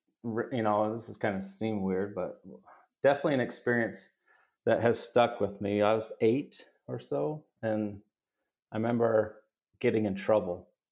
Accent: West Valley City, Utah, United States; also born or lived in Salt Lake City / Waco; I was born in Utah. I was born up in Salt Lake. I was raised most of my life since second grade in West Valley City, just below the USANA Amphitheater and Frito-Lay plant.

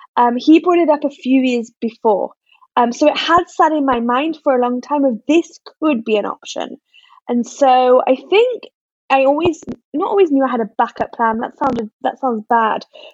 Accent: Newcastle upon Tyne, North East England, United Kingdom; moved away as an adult; also born or lived in London; now in Tel Aviv, Israel; I grew up in England. I grew up in Newcastle upon Tyne, and then I lived in London for a while, and then I moved to Tel Aviv.

